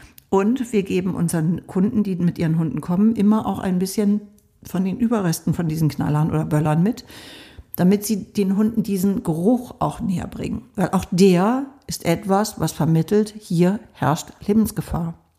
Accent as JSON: {"language": "German", "region": "Hamburg", "country": "Germany", "said": "wir wohnen ja auf dem Land und ich komme aber aus Hamburg."}